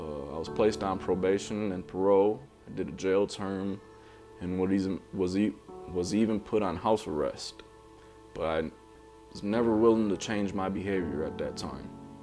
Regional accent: Milwaukee, Wisconsin, United States; also born or lived in Chicago; So I was born in Chicago, raised in the city of Milwaukee. I have one younger brother and one younger sister.

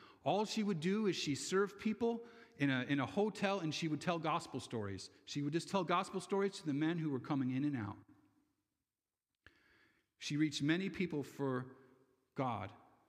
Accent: New York, United States; One boy from Central New York touched the lives of teenagers in Israel.

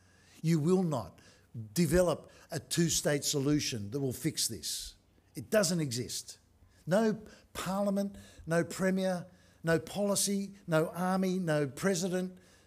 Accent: Sydney, New South Wales, Australia; Now, I grew up in Sydney.

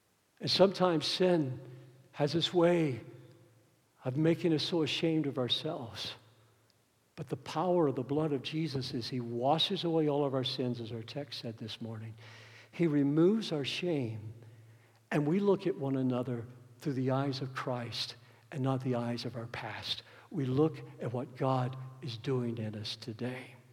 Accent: United States; I'm an American. I am a proud Georgia Bulldog

